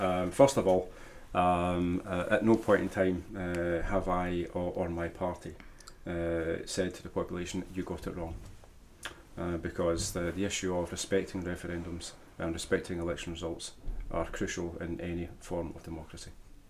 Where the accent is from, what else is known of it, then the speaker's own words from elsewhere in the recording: Port Glasgow, Scotland, United Kingdom; For myself, from a personal perspective, I grew up in Port Glasgow.